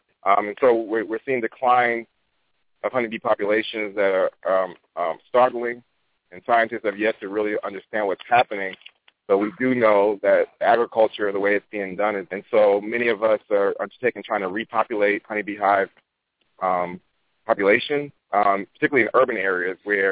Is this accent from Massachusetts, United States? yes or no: yes; Boston, Massachusetts, United States; moved away as an adult; My hometown is Boston, Massachusetts, and left there in 1989 after high school, and went to Tuskegee to study plant and soil sciences in their ag department.